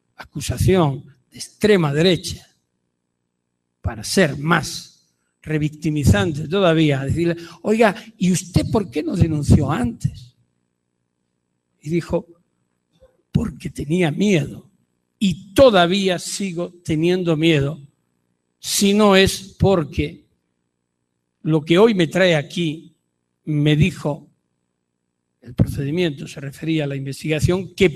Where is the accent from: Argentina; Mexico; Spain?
Spain; Hoy, sin embargo, no me siento tan orgulloso de hablar como español.